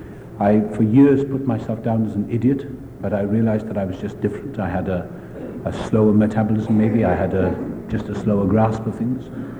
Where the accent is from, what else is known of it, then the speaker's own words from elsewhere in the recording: Wales, United Kingdom; born there; I was born in South Wales.